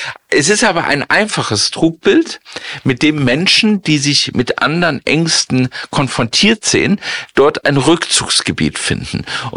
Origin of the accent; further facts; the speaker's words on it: Rhineland, Germany; Tja, also ich bin ja Rheinländer